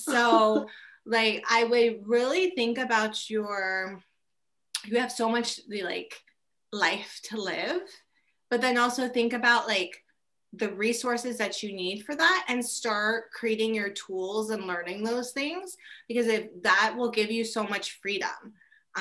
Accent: San Diego, California, United States; especially here being, I grew up in San Diego.

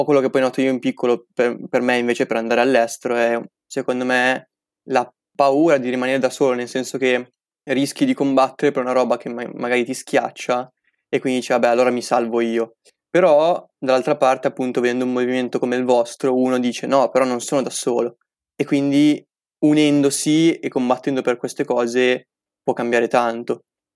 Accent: Varese, Lombardy, Italy; finché ovviamente non sono uscito dal mio paesino, io arrivo un po' più su di Milano, da Varese

